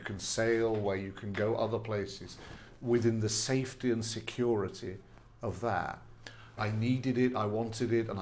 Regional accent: North West England, United Kingdom; Grew up on Merseyside at a great moment

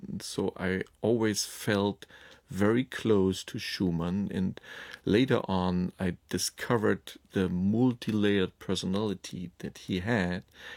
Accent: Berlin, Germany; English is a second language; I grew up in East Berlin, where the wall cut through one town. So on the other side of the town, we had relatives.

